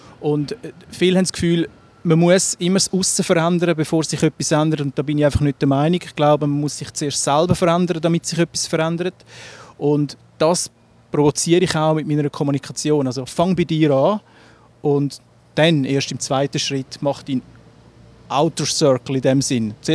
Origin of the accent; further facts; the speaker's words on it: Zurich, Switzerland; ich bin im Zürich Oberland aufgewachsen, ich bin kein Stadtzürcher. Ich hoffe, das gehört mir nicht zu stark, aber ich habe lange in Zürich gearbeitet. Meine Jugend natürlich im Zürich Oberland verbracht, Hinwil, Wetzikon, dann aber auch im Unterland, Rümlang, Fellande etc.